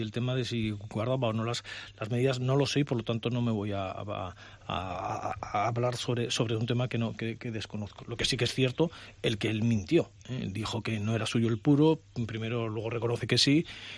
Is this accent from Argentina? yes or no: no; Bárcena de Pie de Concha, Cantabria, Spain; a verla en Potes o a verla en mi pueblo, en Bárcena de Piedeconcha